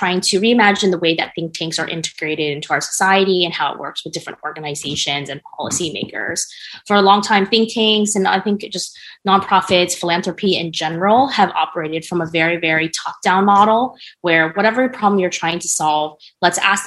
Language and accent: English; United States; I'm Chinese American, I'm first gen, and it was always about stability.